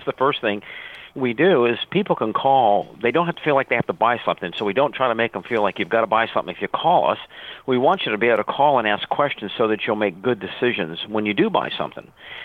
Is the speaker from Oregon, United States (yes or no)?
no; Virginia, United States; I grew up on Little Creek Amphibious Base, which is the home of Navy SEAL Team 2.